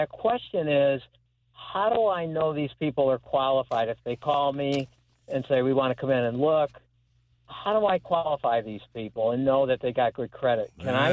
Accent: Utica, New York, United States; I'm from Utica, New York.

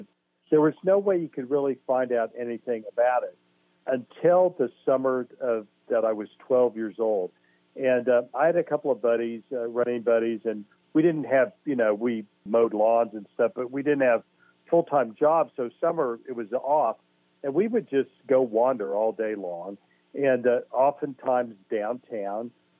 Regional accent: Tulsa, Oklahoma, United States; I'm born and raised in Tulsa. And, you know, even as a kid in the 60s, you know, as a 10 or 11-year-old

